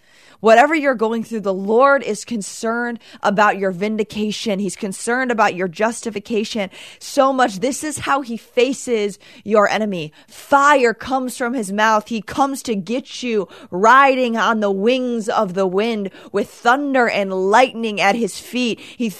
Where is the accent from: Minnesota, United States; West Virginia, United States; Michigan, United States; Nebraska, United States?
Michigan, United States; Ann Arbor; now in Plymouth, United States; I live in a house in Plymouth, Michigan, but I grew up in Ann Arbor, and my parents still live in my childhood home.